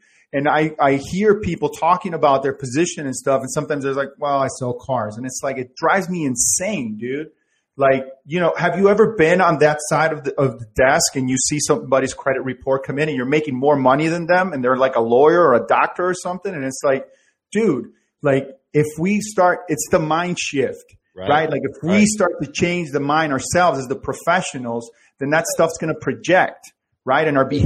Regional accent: Venezuela; now in United States; I came from Venezuela. I was like, you know, I was 4 months here in this country.

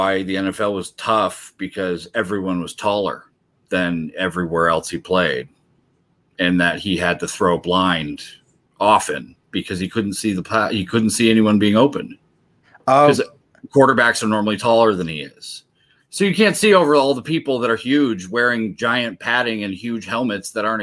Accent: Tokyo, Japan; now in United States; I actually spoke Japanese going in. I grew up in Tokyo. My parents were missionaries with the Christian Church. I lived there about 14 years, obviously.

